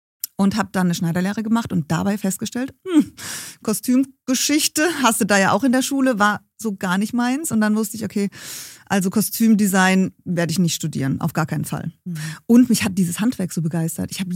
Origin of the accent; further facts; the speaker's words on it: Heidelberg, Baden-Württemberg, Germany; born there; Ich bin gebürtige Heidelbergerin.